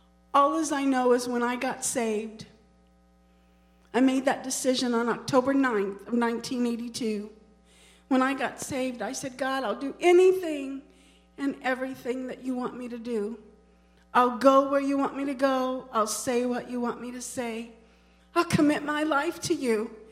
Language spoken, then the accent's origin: English; Thawville, Illinois, United States; I grew up in Thawville, town of 200, 250, I think, at the most. Some out in the boonies.